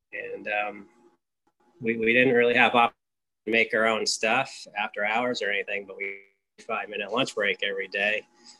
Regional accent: Connecticut, United States; now in Hinsdale, United States; Like I said, I live in Hinsdale, Massachusetts. I'm originally from Connecticut, moved to Massachusetts 16 years ago.

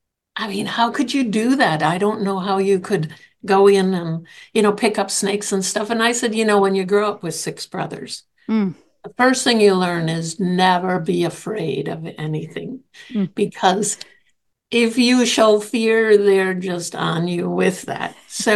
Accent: Cedarburg, Wisconsin, United States; you know, I grew up in Cedarburg

